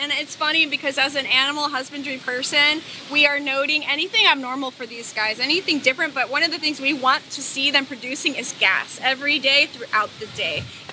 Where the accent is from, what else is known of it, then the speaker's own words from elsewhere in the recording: Hawaii, United States; And I'm from Hawaii.